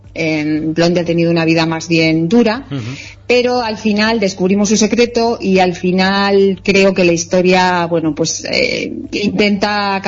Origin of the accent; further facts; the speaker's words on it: Salamanca, Castile and León, Spain; Y es mi ciudad natal, es la ciudad en la que vivo